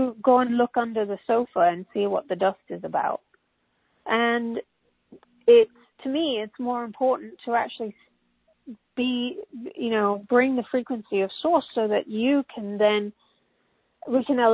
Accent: England, United Kingdom; I'm from England

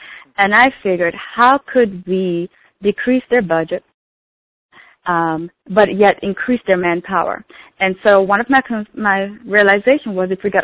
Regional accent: Mandeville, Manchester, Jamaica; now in United States; So, I was born in Mandeville, Jamaica

